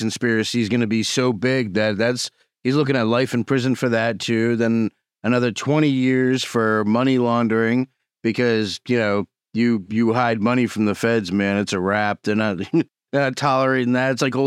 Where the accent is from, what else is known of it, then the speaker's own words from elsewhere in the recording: United States; that's too much for me because I'm an American.